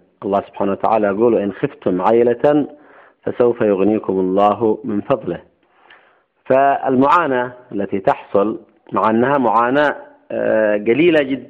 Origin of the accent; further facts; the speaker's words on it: Yemen; ويمكن لنا كيمنيين أن نستفيد من مواردنا إلى حد كبير.